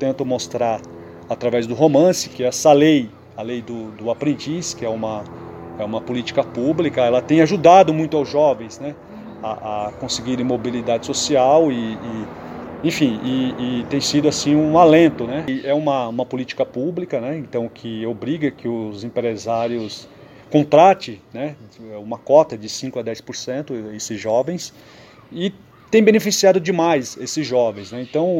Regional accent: Salto, São Paulo, Brazil; Eu sou de uma cidade daqui do interior de São Paulo, né? Uma cidade chamada de Salto.

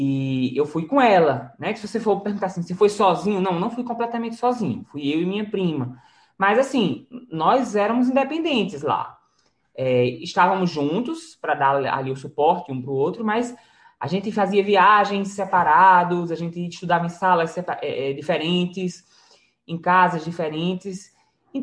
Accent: Natal, Rio Grande do Norte, Brazil; Eu sou de Natal, Rio Grande do Norte

